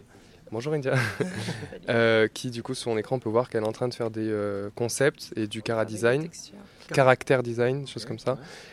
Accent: Nîmes, Occitanie, France; Et moi, je viens de Nîmes, à côté.

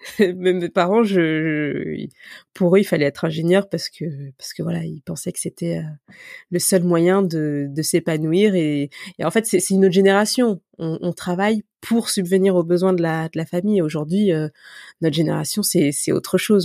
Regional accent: Élancourt, Île-de-France, France; J'ai grandi dans les Yvelines, okay. À Élancourt, très précisément.

